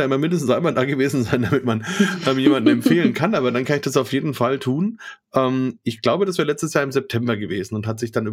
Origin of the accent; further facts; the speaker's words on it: Bavaria, Germany; also ich als Franke darf ja dazu gar nicht so viel sagen, denken die meisten Bayern.